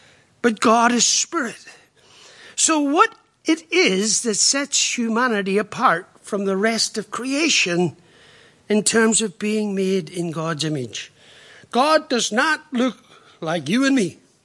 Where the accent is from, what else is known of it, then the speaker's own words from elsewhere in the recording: Ireland; as an Irishman, I like to think keep things simple.